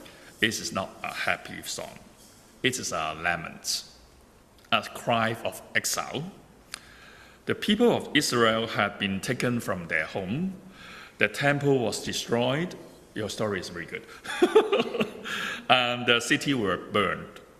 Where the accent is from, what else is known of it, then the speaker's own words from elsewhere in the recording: Hong Kong; I'm from Hong Kong.